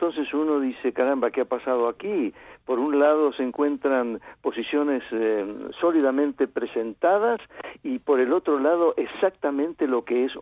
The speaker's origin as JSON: {"language": "Spanish", "country": "Argentina", "said": "Y como argentino, y con tantos casos que he visto con el paso de los años"}